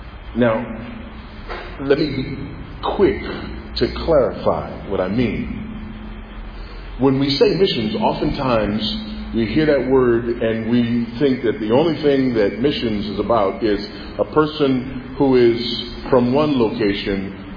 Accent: United States; now in Zambia; So people will say, you know, well, yeah, I'm an American. I'm here in Zambia.

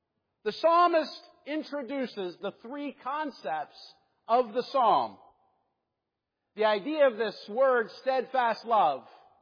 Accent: Pittsburgh, Pennsylvania, United States; I grew up in Pittsburgh. I don't think like that.

